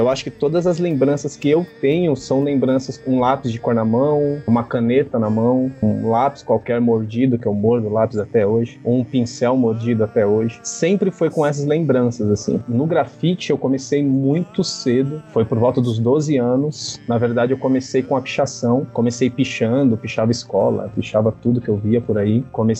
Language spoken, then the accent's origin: Portuguese; Guarulhos, São Paulo, Brazil; Eu sou do bairro dos Pimentas, em Guarulhos, em 94. Imagina a internet para chegar aqui, né?